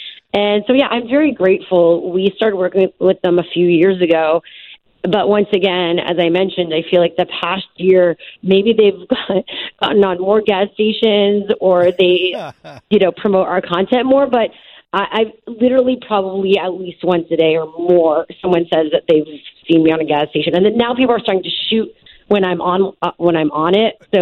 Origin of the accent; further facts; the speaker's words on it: Montreal, Quebec, Canada; I grew up in Montreal, so I lived in a part of the city near downtown